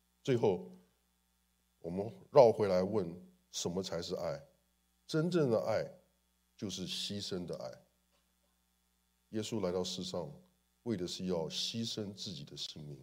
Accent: China; 你知道我们中国人很多时候会讲究一个好死，有个好死。

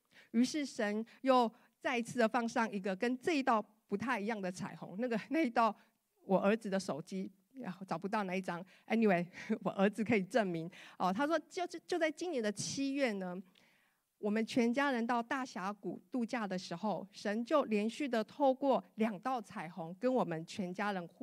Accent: Taiwan; now in United States; 我们曾经在美国，我们从台湾来到美国

